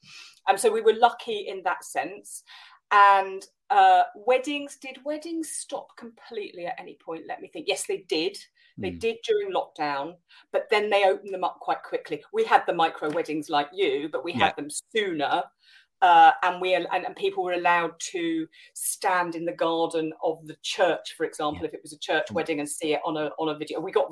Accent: South East England, United Kingdom; I grew up on the Isle of Wight, so I get islands

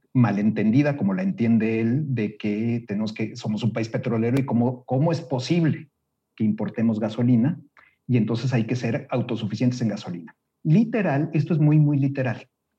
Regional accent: Mexico; somos los contribuyentes mexicanos.

